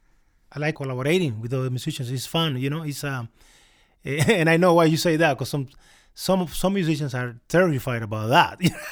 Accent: Cuba; now in Canada; I didn't listen to his music when I was growing up in Cuba.

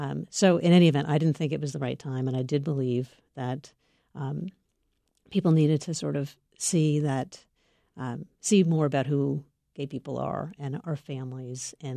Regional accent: Maine, United States; including here in my home state of Maine

